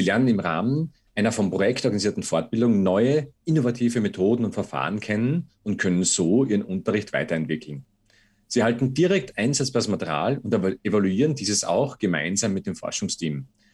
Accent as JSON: {"language": "German", "country": "Austria", "said": "was sie auch auf Abschlussprüfungen, wie zum Beispiel bei uns in Österreich, die Reifeprüfung vorbereitet."}